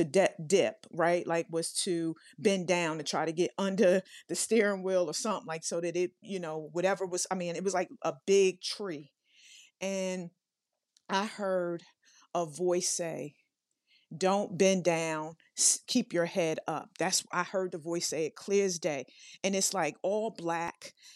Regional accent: Brooklyn, New York, United States; You guys already know I'm from Brooklyn and that sort of thing.

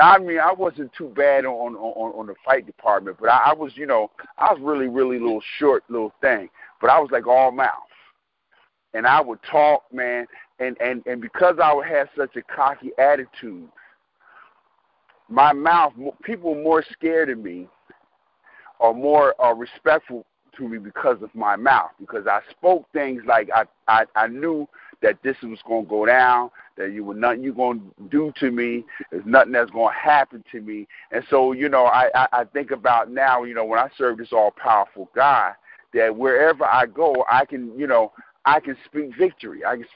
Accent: Brooklyn, New York, United States; Now, when I was growing up in Brooklyn, you really had to kind of know how to fight.

